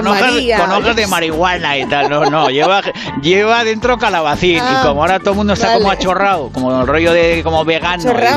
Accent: Basque Country, Spain; Yo soy vasco, y yo me enamoro, soy un tío sensible, lloro.

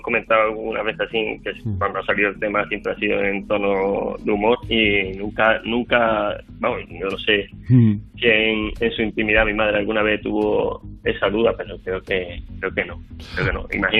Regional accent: Huelva, Andalusia, Spain; now in Seville, Spain; Somos de Huelva, yo vivo en Sevilla, además yo estoy fuera ahora, uh-huh. Ya por temas, bueno, por temas personales, de trabajo y familia, yo ya vivo en Sevilla, pero vamos, cerquita, una horita de camino.

